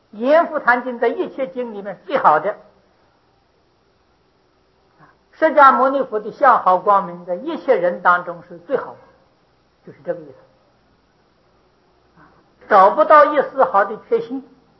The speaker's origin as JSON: {"language": "Chinese", "country": "China", "said": "我们是中国人"}